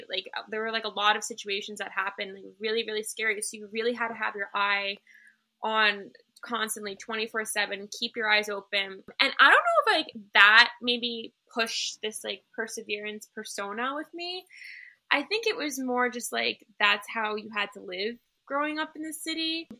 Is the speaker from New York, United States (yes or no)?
yes; New York City, New York, United States; Yeah, I mean, a lot of people always ask me, like, wow, what was it like growing up in New York City?